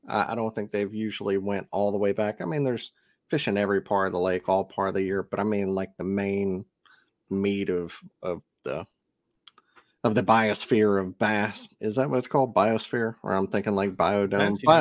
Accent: Mississippi, United States; I'm from Mississippi.

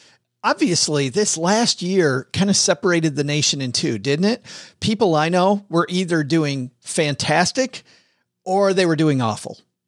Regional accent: Detroit, Michigan, United States; I'm from Detroit, so I have to replicate what the Tigers are doing.

